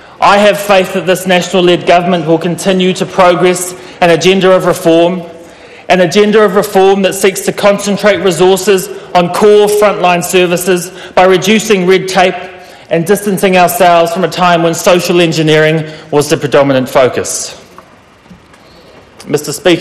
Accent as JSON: {"language": "English", "country": "New Zealand", "said": "I am a New Zealander of Māori descent, and proudly so"}